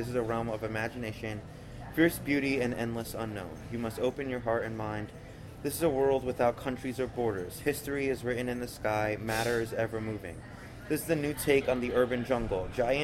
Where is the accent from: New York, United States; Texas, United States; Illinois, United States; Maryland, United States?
New York, United States; Bronx; my past and my youth and growing up in the Bronx